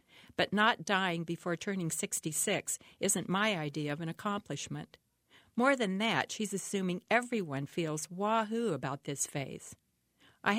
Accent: Oregon, United States; I'm from Oregon, so I don't have family in Iowa

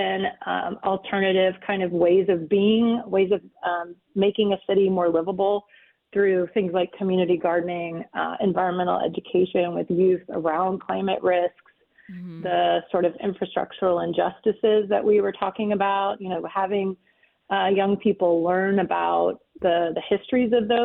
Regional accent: Tennessee, United States; I didn't grow up there. I grew up in East Tennessee, and my heart is definitely with people in Western North Carolina right now

